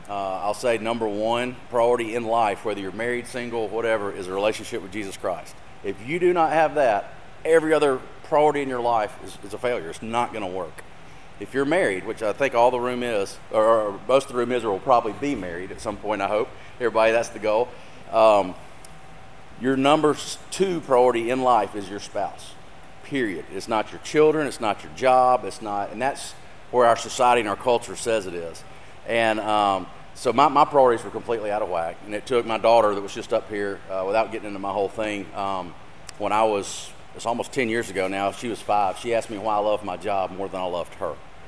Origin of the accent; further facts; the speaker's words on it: Birmingham, Alabama, United States; this is my wife, Kelly. We are from Birmingham, Alabama.